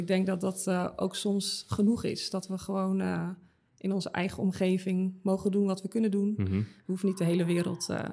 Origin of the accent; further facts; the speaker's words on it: Netherlands; En ja, wij willen altijd heel bescheiden blijven. Als Nederlanders.